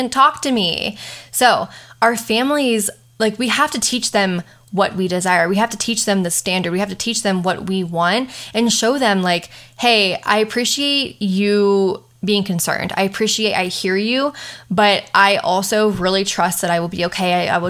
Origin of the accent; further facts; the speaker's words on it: Pasadena, Maryland, United States; If I can do it, I am just … from Pasadena, Maryland. I, you know, had doubts that I could actually build this big life for myself. I, you know, grew up in a very small town.